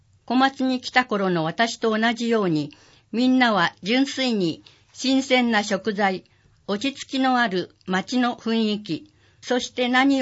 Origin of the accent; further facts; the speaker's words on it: Singapore; Japanese is a second language; now in Komatsu, Japan; 私の出身地、都会のシンガポールではできない贅沢です